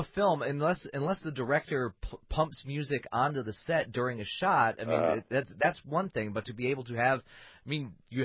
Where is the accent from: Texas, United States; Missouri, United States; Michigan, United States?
Michigan, United States; Flint; Yes, I grew up in Flint. Got out with all my fingers.